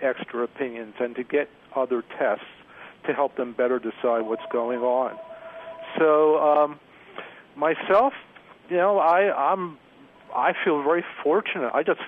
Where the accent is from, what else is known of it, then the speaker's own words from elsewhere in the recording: East Coast, United States; By definition, I'm a health nut, although I'm from the East Coast.